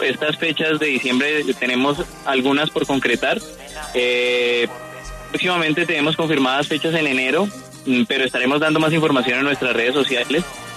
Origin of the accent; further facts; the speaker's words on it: Colombia; A nosotros como colombianos.